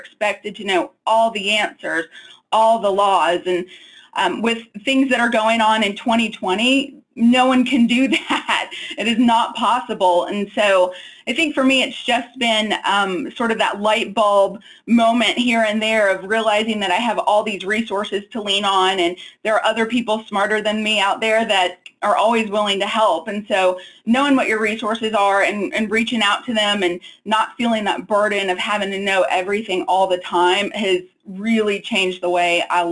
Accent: New Orleans, Louisiana, United States; I am originally from New Orleans. Spent a good bit of my childhood in New Orleans.

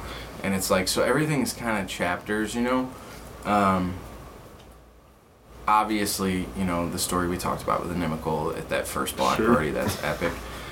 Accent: Winfield, United States; You know, I grew up in Winfield. Like, that's where I went to school. You know, I played football down there. Like, I know a lot of people down there.

